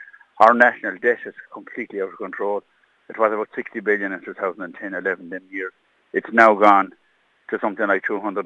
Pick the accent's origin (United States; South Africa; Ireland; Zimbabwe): Ireland; that we as Irish people stand by and allow our health service to have deteriorated to such an appalling level